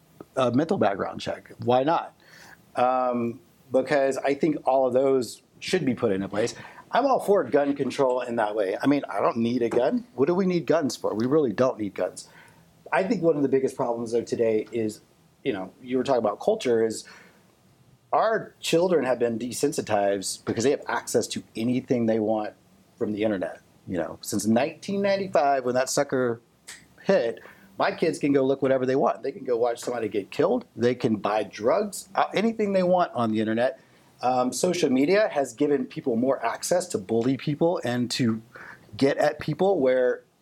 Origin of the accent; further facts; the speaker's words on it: Tennessee, United States; My thought on it, and I'm from Tennessee, like guns were everywhere.